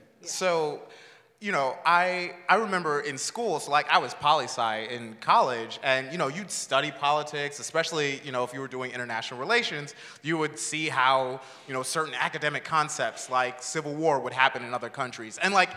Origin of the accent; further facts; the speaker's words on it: Connecticut, United States; And so my home state is Connecticut.